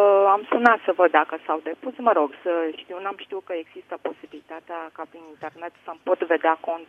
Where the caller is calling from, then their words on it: Canada; Eu sunt din Canada